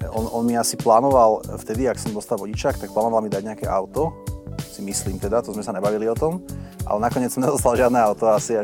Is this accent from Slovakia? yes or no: yes; Bratislava, Bratislava Region, Slovakia; Ja som narodil v Bratislave na Bezručovej ulici. V tej nemocnici, čo už nefunguje. A vyrastal som na Račku najprv.